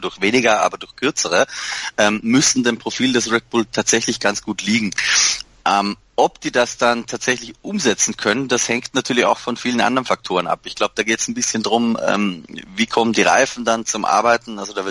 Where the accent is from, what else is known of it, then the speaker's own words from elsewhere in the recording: Austria; Als Österreicher